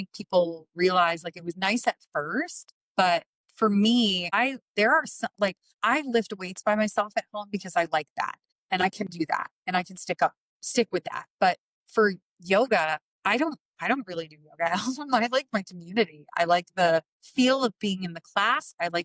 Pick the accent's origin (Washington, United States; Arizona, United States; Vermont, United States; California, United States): Vermont, United States; I guess I would maybe go to my hometown in Vermont, but then I'm driving to two different locations.